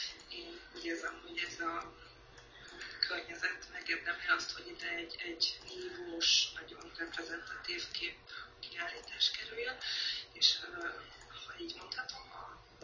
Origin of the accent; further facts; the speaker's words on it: Székesfehérvár, Fejér, Hungary; born there; Itt Székesfehérváron születtem, és itt is élek, itt van a műtermem, a családi házban, úgyhogy otthon alkotok.